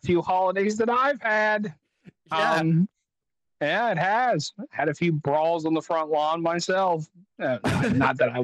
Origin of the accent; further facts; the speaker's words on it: the South, United States; I grew up in the South. I know some good fattening food, especially on some Thanksgiving.